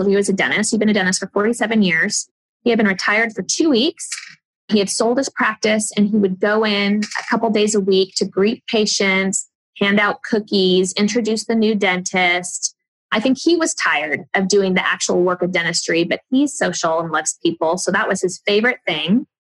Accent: Las Vegas, Nevada, United States; I'm from Vegas. I'm crazy about my town.

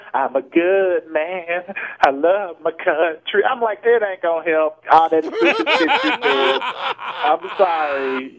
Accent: DeKalb, Texas, United States; I want all these exhausted celebrities to go to my hometown of DeKalb, Texas, and get a job with International Paper and be in there with my cousin reaming that paper in 100-degree temperature

